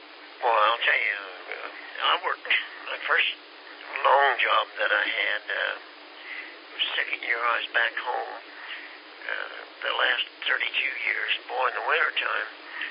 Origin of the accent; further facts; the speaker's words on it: Kansas, United States; Well, I'm a Yank from Kansas. I guess that's what you call it, kind of in the middle.